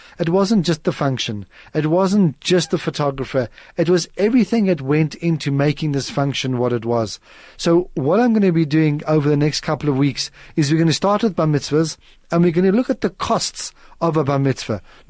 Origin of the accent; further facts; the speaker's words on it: South Africa; We get lambasted as a South African society that we're not a saving society.